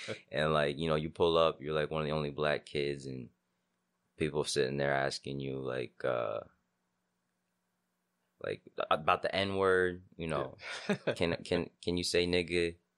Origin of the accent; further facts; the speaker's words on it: Naperville, Illinois, United States; especially being growing up in Naperville